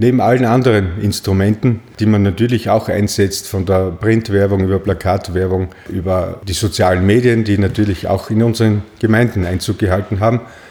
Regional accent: Klagenfurt, Carinthia, Austria; born there; Mein Geburtsort Klagenfurt resultiert einzig und allein aus einem berufsbedingten Aufenthalt meiner Eltern in Kärnten in dieser Zeit. Und 6 Wochen später war ich auch schon wieder in Graz und bin seither in Graz.

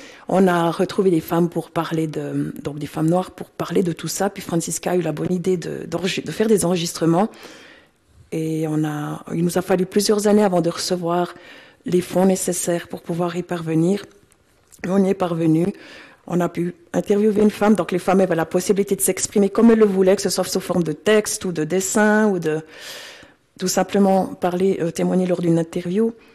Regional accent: Biel, Bern, Switzerland; je suis née justement à Bien, que j'ai baigné là-dedans

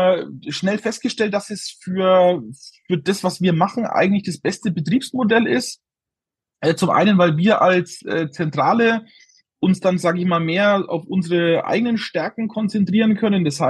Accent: Bavaria, Germany; man hört es mir an, ich bin gebürtiger Franke, gebürtiger Oberfranke

